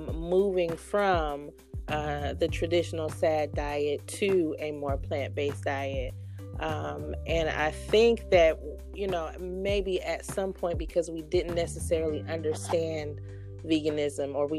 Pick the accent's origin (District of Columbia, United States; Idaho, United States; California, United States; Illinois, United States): California, United States; Bay Area; now in Atlanta, United States; I am born and raised in the Bay Area, but I'm currently residing in Atlanta.